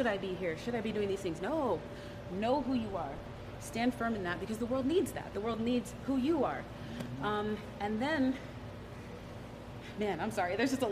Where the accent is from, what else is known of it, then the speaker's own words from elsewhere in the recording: Arizona, United States; I am a Cardinals fan because I was born and raised in Arizona.